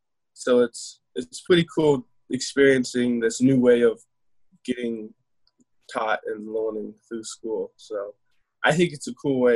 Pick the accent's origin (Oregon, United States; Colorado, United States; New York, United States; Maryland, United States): Oregon, United States; Lebanon; I'm from Lebanon, Oregon. I'm in my house for quarantine, and I am 16